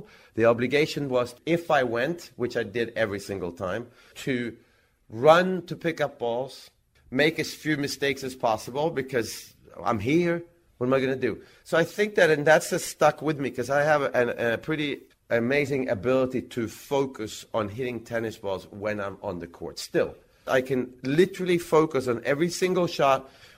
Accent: Växjö, Kronoberg County, Sweden; English is a second language; I was doing clinics for kids in Växjö, in my hometown, and the coach for these kids, and they were like anything from 7 to 10, the coach was a year older than me.

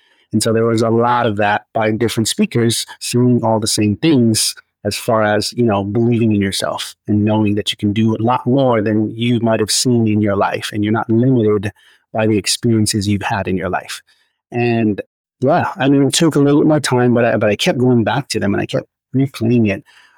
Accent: Hawaii, United States; moved away as an adult; now in San Diego, United States; Yeah, so I was born and raised in Hawaii. And as an adult, as I got into my 20s, I moved to San Diego.

